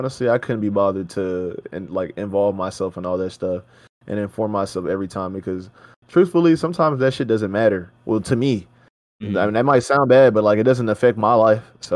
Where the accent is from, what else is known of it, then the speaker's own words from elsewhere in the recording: United States; It's just like, bro, how am I supposed to remember all these shits, man? I'm fucking American.